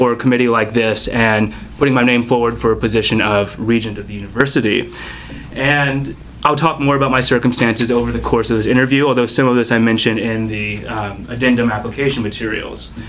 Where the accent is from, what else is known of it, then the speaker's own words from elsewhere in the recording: Montevideo, Minnesota, United States; I'm from Montevideo, Minnesota, a small town of 5,000 on the western prairie of the state.